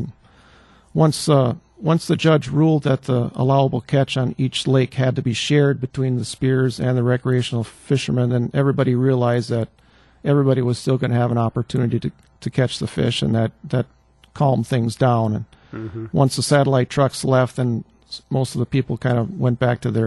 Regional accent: Wisconsin, United States; I grew up in Sheboygan County and never thought much happened there.

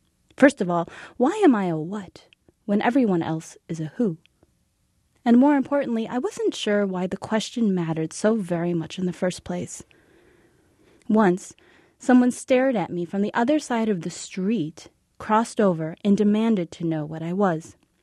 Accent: Oshkosh, Wisconsin, United States; Growing up in Oshkosh was ideal in many ways. There were quiet streets, woods to explore, clear, starry night skies. The only thing missing were other mixed-race kids like me.

